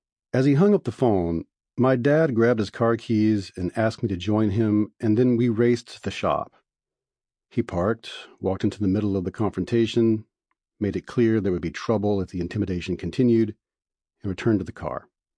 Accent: Mississippi, United States; Growing up in Mississippi, like many in my generation, these kinds of arguments were part of our daily lives

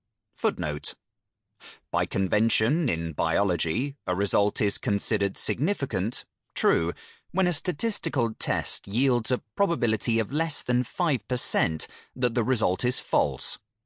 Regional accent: Tours, Centre-Val de Loire, France; I often get lost in my hometown, even when going to places regularly visited by tourists. What is perhaps the most annoying is that my poor ability to navigate isn't specific to Tours.

